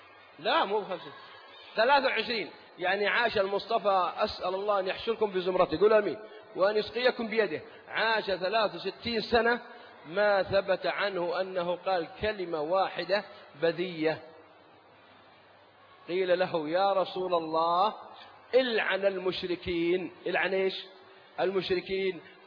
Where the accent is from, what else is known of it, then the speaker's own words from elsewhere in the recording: Al-Qassim, Saudi Arabia; استطاعوا في ديرتنا مثل القصيم يكسبون قلوب المدينة كلها